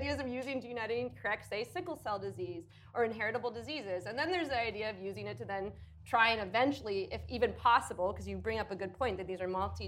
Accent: Canada; I grew up in Canada

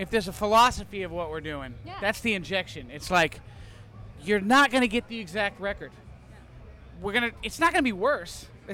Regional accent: Maine, United States; also born or lived in Plymouth, Massachusetts; And I was raised in Maine.

